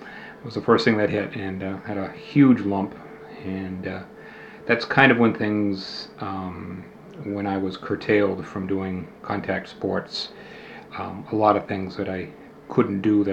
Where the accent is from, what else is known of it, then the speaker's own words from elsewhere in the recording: Oak Bluffs, Massachusetts, United States; Okay, I was born on September 26, 1954, Oak Bluffs, Massachusetts, which is on the island of Martha's Vineyard.